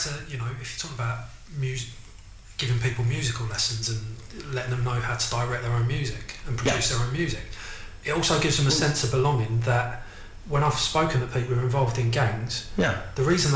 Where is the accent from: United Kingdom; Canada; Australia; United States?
United Kingdom; Victoria Cross, where I grew up in Warwick Square.